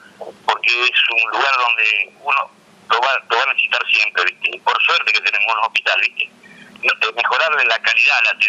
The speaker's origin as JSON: {"language": "Spanish", "town": "Castilla", "region": "Buenos Aires", "country": "Argentina", "tie": "born or raised there", "said": "por ser una persona nacida y criada acá en Castilla, siempre fue participar"}